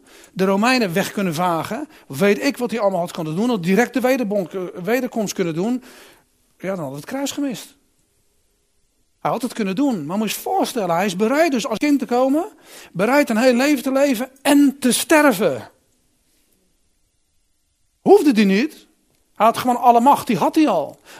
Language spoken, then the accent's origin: Dutch; Westland, South Holland, Netherlands; Nou ja, ik ben een Westlander.